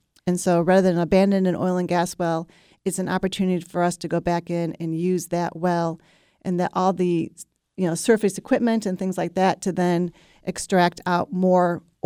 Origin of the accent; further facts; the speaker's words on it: Michigan, United States; now in Texas, United States; I'm from Michigan, but I definitely have become a Texan.